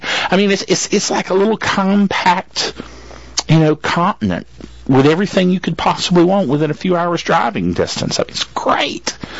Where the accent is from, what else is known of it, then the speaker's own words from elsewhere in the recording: North Carolina, United States; See, I was born and raised right here in North Carolina.